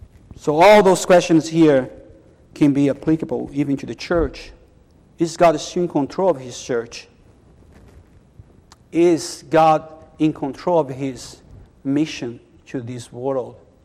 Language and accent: English; Brazil; I'm from Brazil.